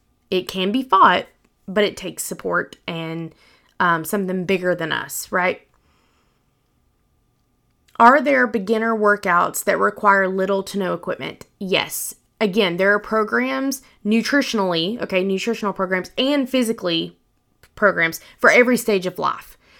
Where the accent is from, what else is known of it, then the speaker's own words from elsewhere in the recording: the South, United States; I was raised in the South and it wasn't exactly the cleanest of ingredients, okay?